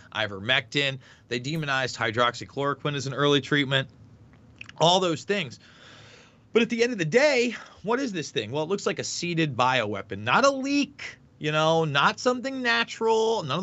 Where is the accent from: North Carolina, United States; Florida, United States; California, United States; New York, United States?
New York, United States; now in Iowa, United States; I moved from New York to Iowa. I was an upstate guy